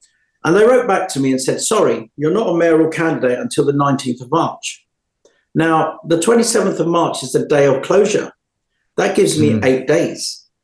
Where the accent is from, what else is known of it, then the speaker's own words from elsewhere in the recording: India; I know it sounds Shyam. I'm an Indian